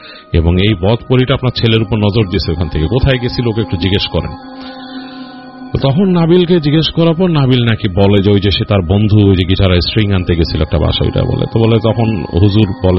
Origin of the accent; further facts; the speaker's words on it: Dhaka, Dhaka Division, Bangladesh; আমি যেহেতু ঢাকায় আমার জন্ম বড় হওয়া সবকিছু, তো ঢাকার অলি কুলি সবকিছু আমার মুখস্থ